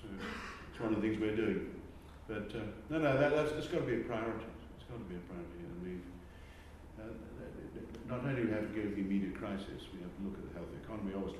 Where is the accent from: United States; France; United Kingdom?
United Kingdom; Scotland; I was keen on extracting every last drop that's profitable out of the North Sea, as every Scot is